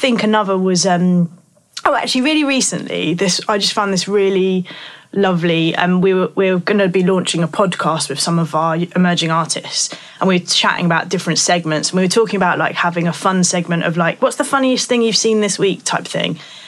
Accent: Thanet, South East England, United Kingdom; Like, I just got into sea swimming in the last year, even though I grew up in Thanet.

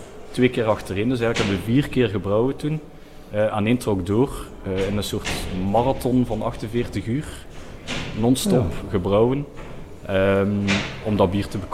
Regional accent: Ghent, Flemish Region, Belgium; now in Zwalm, Belgium; ik ben eigenlijk nog als echte Gentenaar. Heel mijn leven gewoond.

